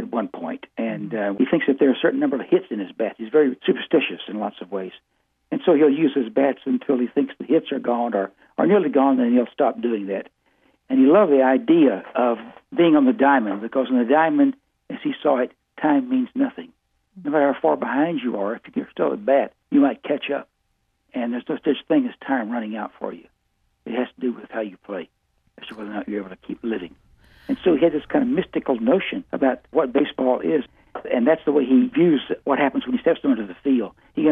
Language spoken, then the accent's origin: English; Texas, United States; Well, I grew up in East Texas and on the Gulf Coast, and I was living in East Texas about 80 miles north of Beaumont.